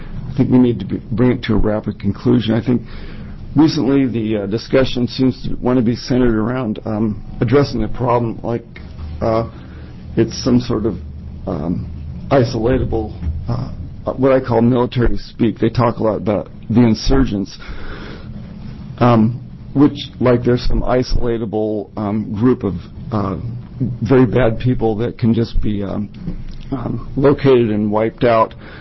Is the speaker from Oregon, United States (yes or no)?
yes; Corvallis, Oregon, United States; I'm from Corvallis